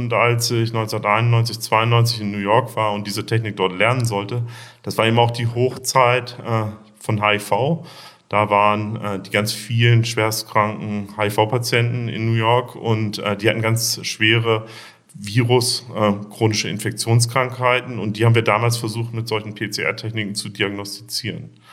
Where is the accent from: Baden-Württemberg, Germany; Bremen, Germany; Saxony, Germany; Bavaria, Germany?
Bremen, Germany; Ich bin in Braunschweig geboren und in Bremen aufgewachsen.